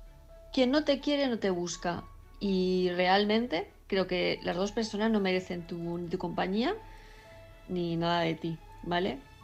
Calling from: Palma, Balearic Islands, Spain; de Palma de Mallorca

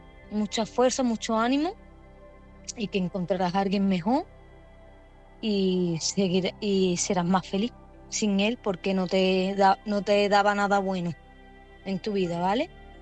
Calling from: Málaga, Andalusia, Spain; de Málaga.

